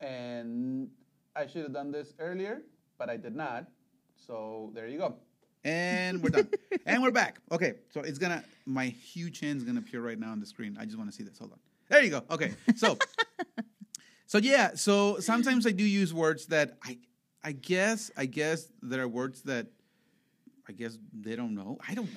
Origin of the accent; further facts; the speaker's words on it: Veracruz, Mexico; I am from Veracruz, which is, okay, so everybody asks me, oh, where is that? What part of Mexico is that?